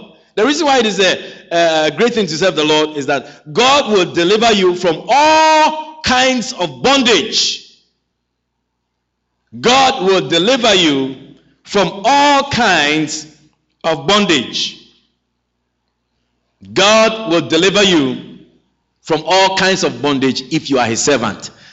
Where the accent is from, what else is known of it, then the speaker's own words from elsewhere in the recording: Ghana; There's a particular African shop close to where my brother lives in Bronx. As a Ghanaian woman.